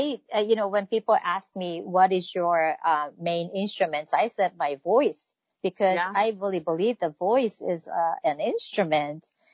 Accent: Tokyo, Japan; I grew up in Tokyo, Japan

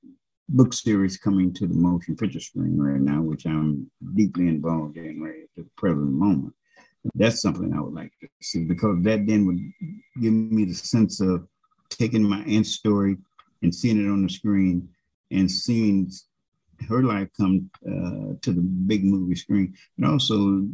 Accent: United States; I'm an American, but I've seen enough of the world to know

